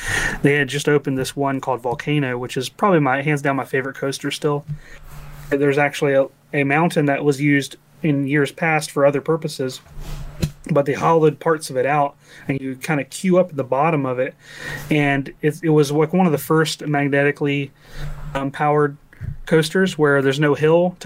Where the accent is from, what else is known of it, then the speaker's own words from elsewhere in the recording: Richmond, Virginia, United States; But growing up, I grew up mostly in Richmond, Virginia, and we had King's Dominion, which had all kinds of cool coasters.